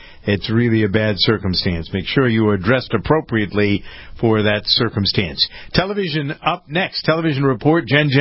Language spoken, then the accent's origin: English; Boston, Massachusetts, United States; now in California, United States; I'm in California, so I am from the Boston area, but I haven't gotten on a plane yesterday to get out of there